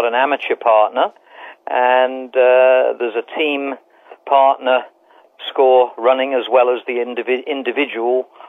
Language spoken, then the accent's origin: English; England, United Kingdom; born there; I'm a dual national. I'm an American that was born in England, and both my parents are American.